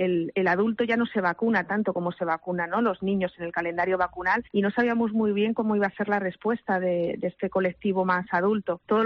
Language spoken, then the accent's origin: Spanish; Canary Islands, Spain; yo soy de Tenerife